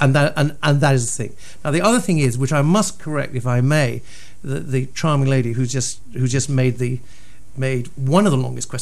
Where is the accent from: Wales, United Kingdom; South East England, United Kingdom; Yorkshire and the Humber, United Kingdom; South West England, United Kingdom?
South East England, United Kingdom; Oxford; accent: Oxford; Despite my Oxford accent